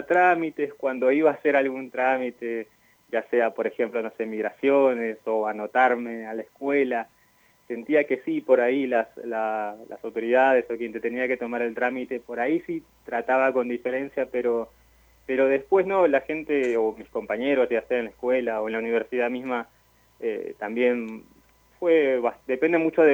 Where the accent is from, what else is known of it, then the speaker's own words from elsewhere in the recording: Lima, Peru; also born or lived in Buenos Aires; now in Zapala, Argentina; yo soy de Lima y mi familia, mi mamá, mi hermana también. En principio llegamos a Buenos Aires, estuvimos viviendo muchos años, hasta hace un par de años que vine acá a vivir a Zapala con mi familia, mi esposa y mi hermana, que también son de Perú, de Lima.